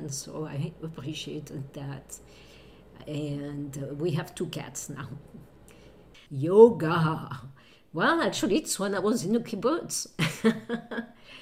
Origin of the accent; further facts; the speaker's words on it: Lyon, Auvergne-Rhône-Alpes, France; I'm from France. I was born in Lyon, the big city, which wants to be the second largest city in France. So I grew up in a big city.